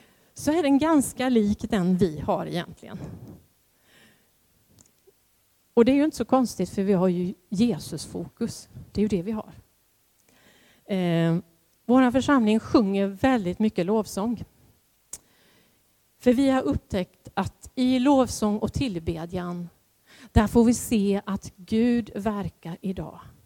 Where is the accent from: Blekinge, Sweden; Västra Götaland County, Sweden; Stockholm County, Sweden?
Blekinge, Sweden; Karlskrona; jag är då från Karlskrona.